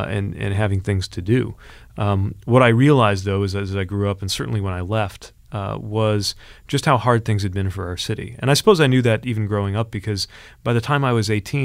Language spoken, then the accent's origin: English; South Bend, Indiana, United States; Yeah, so I loved growing up in South Bend.